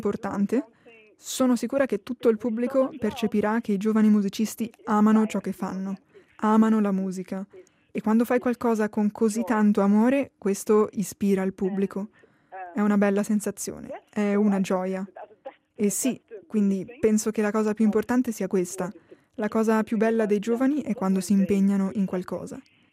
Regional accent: Schaffhausen, Switzerland; sono cresciuta a Sciaffusa, nel nord della Svizzera, dall'altra parte del paese

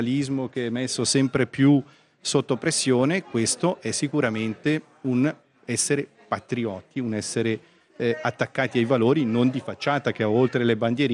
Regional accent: Switzerland; Io come svizzero, ma anche tante persone con cui parlo, stranieri, amici, eccetera

